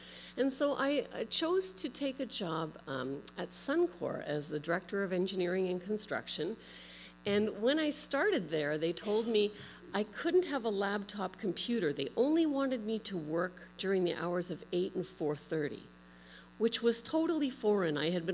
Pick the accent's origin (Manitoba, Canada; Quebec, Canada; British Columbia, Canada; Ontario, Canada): Ontario, Canada; St. Catharines; So for me, I grew up in St. Catharines, was raised in the Baptist tradition, and gave my heart to the Lord when I was 12.